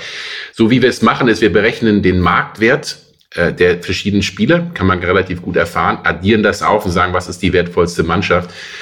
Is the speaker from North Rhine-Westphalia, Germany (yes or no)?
yes; North Rhine-Westphalia, Germany; Ach, ich muss gestehen, ich bin in der Nähe von Köln aufgewachsen, bin erster FC Köln-Fan